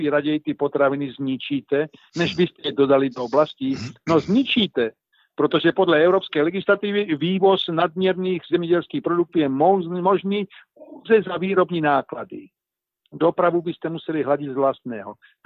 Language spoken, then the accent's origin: Czech; Brno, South Moravian Region, Czechia; A jelikož jsem se sám narodil v Brně, su Brňák, z toho titulu není problém žádnej s mou češtinou